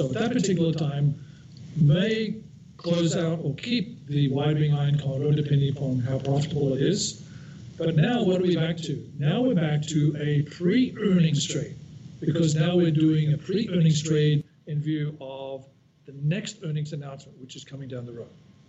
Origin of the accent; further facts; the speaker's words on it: Australia; When I grew up in Australia, we had this big pond at the back of my house.